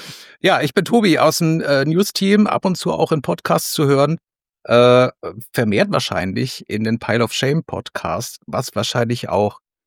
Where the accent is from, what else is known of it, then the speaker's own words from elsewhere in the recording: Nuremberg, Bavaria, Germany; Ich komme aus der Ecke von Nürnberg.